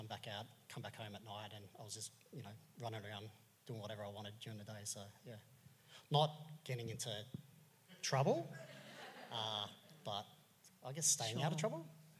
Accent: Sydney, New South Wales, Australia; So I grew up pretty much all over Western Sydney. My family moved around a lot.

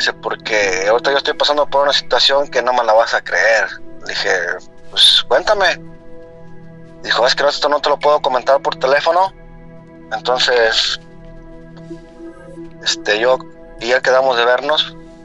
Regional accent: Guanajuato, Mexico; Yo soy del estado de Guanajuato

